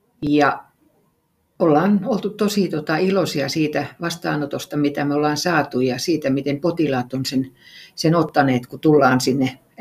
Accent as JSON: {"language": "Finnish", "region": "Savo", "country": "Finland", "said": "ja tulen Savosta, missä olin viestintäalan opettajan ja työntekijän hommissa koko työuraani. Ja olen palannut nyt tänne juurilleni."}